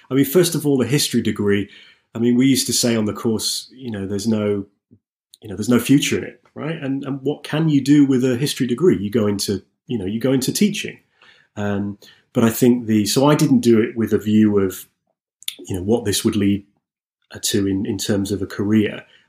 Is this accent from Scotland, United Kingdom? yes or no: no; Nottingham, East Midlands, United Kingdom; also born or lived in New York; And then I came back from there, back to my hometown around Nottingham. And obviously to go from sort of New York to Nottingham, you know, a huge culture shock